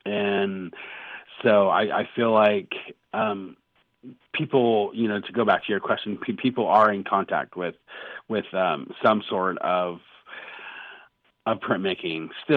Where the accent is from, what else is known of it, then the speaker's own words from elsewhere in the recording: United States; first language Navajo; English is a second language; Being Navajo, that was my first language, and it really informs a lot of what I do with my composing